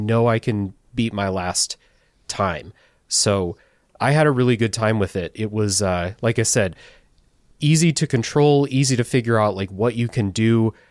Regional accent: Midwest, United States; I saw Midwest on a big banner, and I was like, I'm from the Midwest.

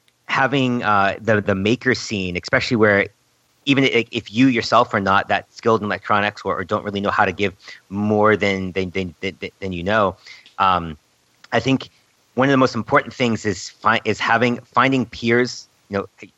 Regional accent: Northeast, United States; we had a bunch of ham radio clubs in the area growing up in the Northeast that were really good.

